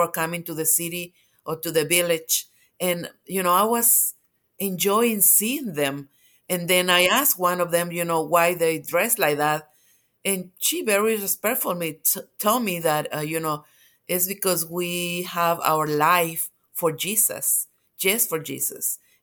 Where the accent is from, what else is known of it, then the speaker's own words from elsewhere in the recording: Mexico; now in Atlanta, United States; I'm from Mexico